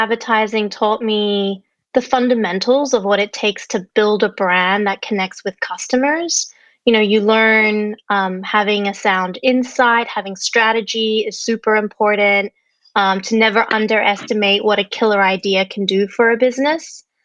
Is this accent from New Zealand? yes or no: no; Indonesia; So I grew up in Indonesia. My dad's Australian, my mom's Indonesian. I spent half my years growing up in Indonesia.